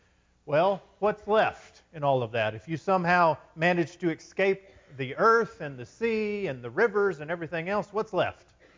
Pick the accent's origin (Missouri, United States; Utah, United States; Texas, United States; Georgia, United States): Texas, United States; I'm from West Texas, man.